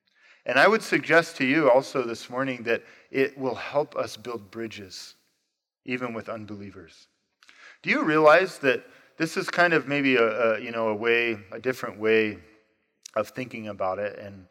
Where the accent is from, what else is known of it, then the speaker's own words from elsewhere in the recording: Arizona, United States; I grew up in the White Mountains of Arizona, a very small town. We had to drive a couple hours to get to the nearest Walmart.